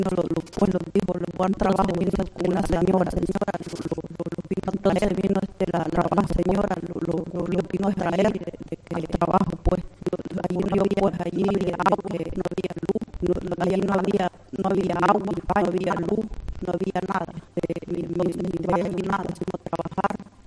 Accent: Nicaragua; moved away as an adult; Cuando yo me vine de Nicaragua, está muy duro, cuando fue, porque está muy dura la situación, está muy dura.

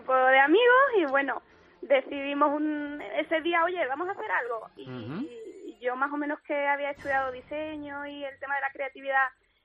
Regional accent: Málaga, Andalusia, Spain; now in Bilbao, Spain; Hay algún toque rosa también y muy fresco, todo con mucha luz, como es nuestra tierra.

